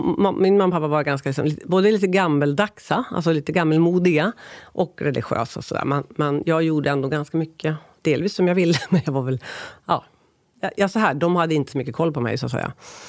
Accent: Lycksele, Västerbotten County, Sweden; also born or lived in Koppom / Avesta; Jag föddes i Lycksele. Sen var jag ganska liten, flyttade jag till ett samhälle, Koppom utanför Arvika, 6 år i Värmland. Sen bodde jag Avesta i 4 år i långstadiet. Sen flyttade jag tillbaka, eller ja, det låter som jag flyttade runt själv, men familjen till Lycksele, som mellanstadiet och högstadiet.

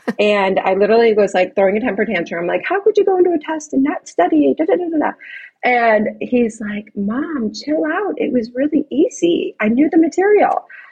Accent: Chicago, Illinois, United States; now in California, United States; So I originally, I'm not native to California. I'm from Chicago, and I was a physical therapist in Chicago.

